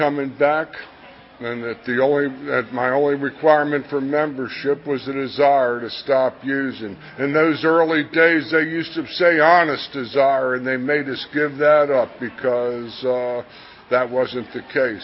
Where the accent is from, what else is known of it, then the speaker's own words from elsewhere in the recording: Catonsville, Maryland, United States; I'm from the West Side area, Free State region, Catonsville, Maryland